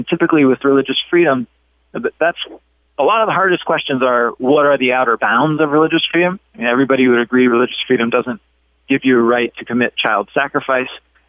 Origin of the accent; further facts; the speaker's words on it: Salt Lake City, Utah, United States; Yeah, so the Amos case, we'll call it for shorthand, actually arose in my hometown, Salt Lake City, just down the street from where I am right now.